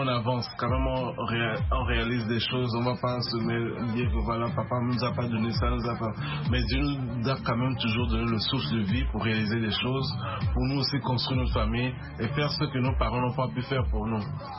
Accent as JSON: {"language": "French", "country": "Togo", "tie": "born or raised there", "said": "on a un peu de la famille au Togo aussi. Ouais. Et nous, on a grandi au Togo particulièrement."}